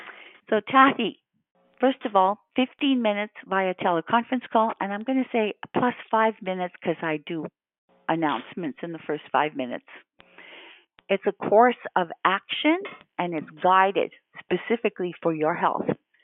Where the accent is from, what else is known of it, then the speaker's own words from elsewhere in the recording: Kelowna, British Columbia, Canada; she is in my hometown, Kelowna, BC, at the Ramada Inn.